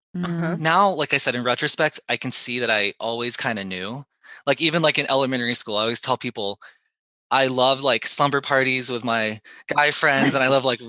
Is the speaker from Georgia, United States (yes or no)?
yes; Georgia, United States; I'm from Georgia. I no longer live there.